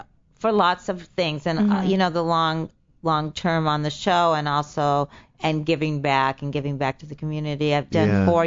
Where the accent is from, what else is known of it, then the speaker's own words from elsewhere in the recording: Arcadia, California, United States; I grew up in Arcadia, actually.